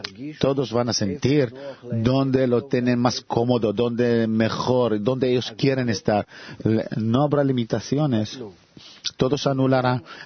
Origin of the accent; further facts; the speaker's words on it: Israel; Yo soy de Israel. A lo mejor soy levista.